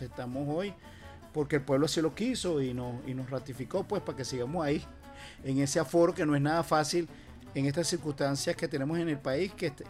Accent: Caracas, Capital District, Venezuela; llegamos a Propatria, a la parroquia Sucre. Ahí nací, yo nací en el Hospital de los Magallanes. Y bueno, siempre me crié en un ambiente popular

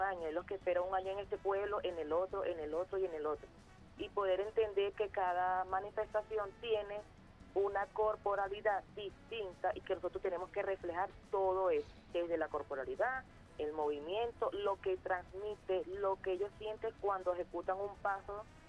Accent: Venezuela; Entonces también es una cosa de fraternidad, de familiaridad, de unión como venezolanos, porque estamos todos cerca

